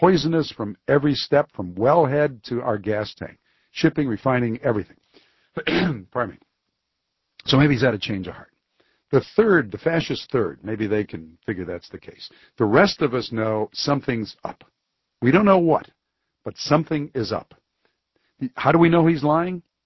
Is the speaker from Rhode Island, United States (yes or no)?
no; Detroit, Michigan, United States; Bush bringing his traveling circus here to my hometown, the Detroit area